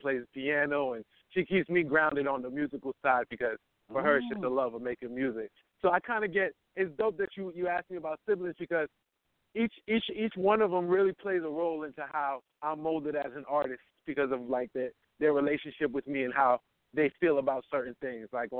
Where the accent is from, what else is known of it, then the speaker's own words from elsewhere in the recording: New England, United States; Oh, man, listen, I'm from New England. I'm in Boston, Mass. right now.